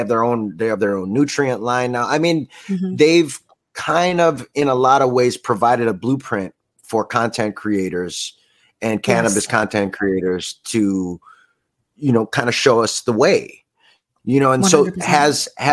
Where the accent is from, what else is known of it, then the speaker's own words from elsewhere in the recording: Philippines; You know, it was very nice for me to know as a fan of theirs, as a Filipino mm-hmm. fan of theirs, that their photographer was Filipina.